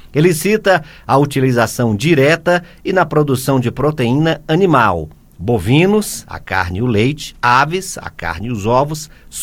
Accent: Northeast Region, Brazil; Como bom nordestino, é a época que se come melhor lá no Nordeste

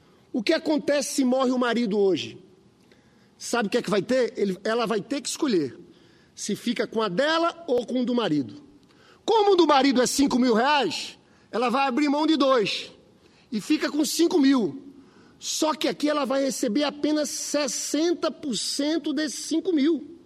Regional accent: Paraíba, Brazil; now in Rio de Janeiro, Brazil; Eu sou paraibano, sou senador pelo Rio, mas tenho muito orgulho de ser nordestino. Estive agora, em dezembro, janeiro, na minha terra, na Paraíba.

